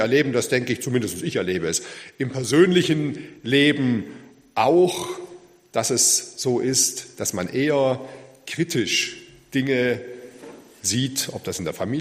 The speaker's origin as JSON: {"language": "German", "town": "Borken", "region": "North Rhine-Westphalia", "country": "Germany", "said": "ich bin aus Borken, aus der evangelisch-freikirchlichen Gemeinde dort."}